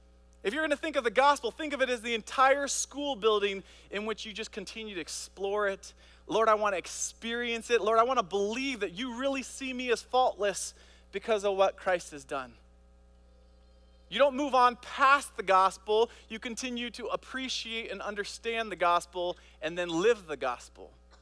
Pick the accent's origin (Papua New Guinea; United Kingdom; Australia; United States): Papua New Guinea; I grew up in Papua New Guinea, and there was the 4A tribe, which is over a mountain pass from where we lived.